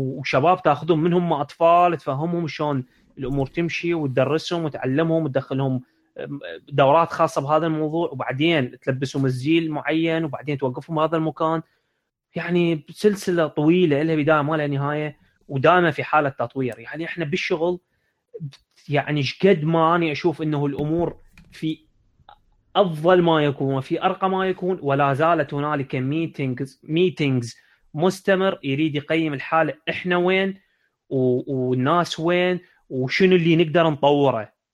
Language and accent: Arabic; Iraq; يعني عندنا بالعراق إذا أحد يعني يوم من الأيام صار راد يصير فد نهضة بالبلد